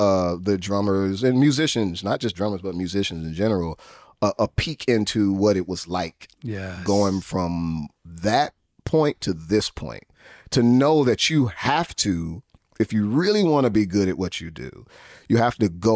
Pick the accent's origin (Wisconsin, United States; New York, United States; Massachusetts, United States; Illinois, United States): Illinois, United States; Chicago; now in Los Angeles, United States; And so I know that I have influence here in L.A., but man, I'm from Chicago.